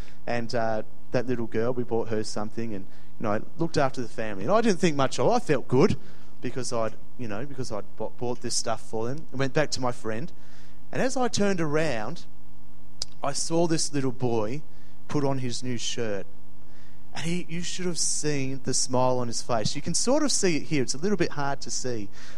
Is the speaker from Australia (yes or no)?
yes; Perth, Western Australia, Australia; also born or lived in Bangladesh / Barbados; when I was growing up in Perth, we had just come back from spending about 6.5 years overseas, living in Bangladesh and Barbados.